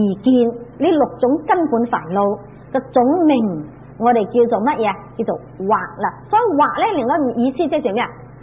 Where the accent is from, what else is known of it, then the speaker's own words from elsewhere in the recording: China; 所以我们中国人有说嘛，人不做威心事啊，半夜敲门也不惊